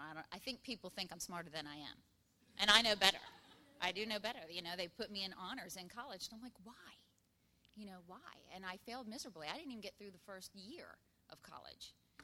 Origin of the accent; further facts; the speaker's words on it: Maryland, United States; I grew up in Maryland. Crabs and beer.